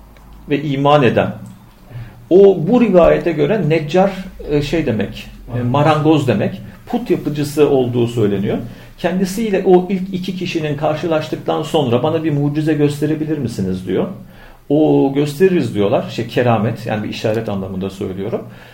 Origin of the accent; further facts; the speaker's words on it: Ankara, Turkey; ben Ankara'da doğup büyüdüm, büyük şehirde. Daha sonra birkaç yıllık bir ilçede görev yaptım. 7-8 yıl. Ondan sonra tekrar İstanbul'a geldim.